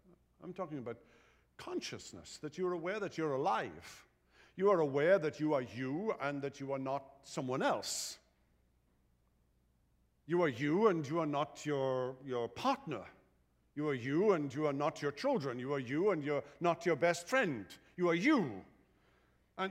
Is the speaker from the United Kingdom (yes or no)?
yes; United Kingdom; You know, I grew up in Britain, so dinner is at 12. And supper is at 6.